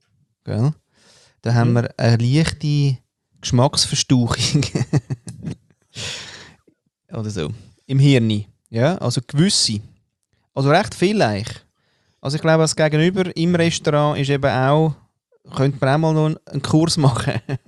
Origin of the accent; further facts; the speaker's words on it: Austria; moved away; Was soll ich dir da als Österreicher sagen?